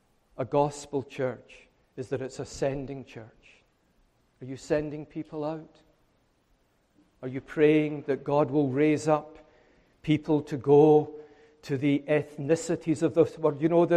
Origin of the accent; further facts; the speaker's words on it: Scotland, United Kingdom; I know I'm Scottish, but bear with me. The accent will help you.